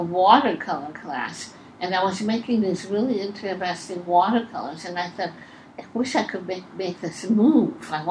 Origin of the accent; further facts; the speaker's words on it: Milwaukee, Wisconsin, United States; And I came from Milwaukee, Wisconsin, and went to the University of Wisconsin in Milwaukee, and they had a fine art department, and I actually majored in life drawing.